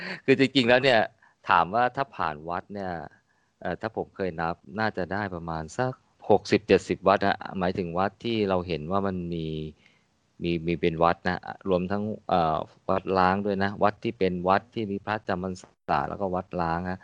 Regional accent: Bang Sai, Phra Nakhon Si Ayutthaya, Thailand; คือบ้านเกิดเนี่ยอยู่อำเภอบางไทรแต่ว่าไปตัวจังหวัดเนี่ยก็ค่อนข้างบ่อย

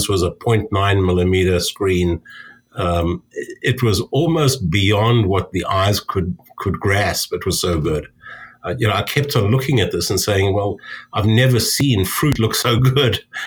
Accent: South Africa; being originally a South African

